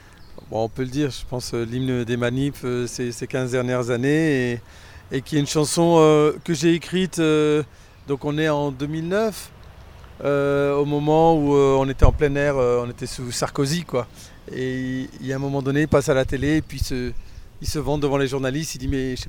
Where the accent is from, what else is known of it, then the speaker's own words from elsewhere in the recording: Roubaix, Hauts-de-France, France; je suis de Roubaix, c'est la ville ouvrière, donc j'avais une grande partie de ma famille qui était ouvrier dans le textile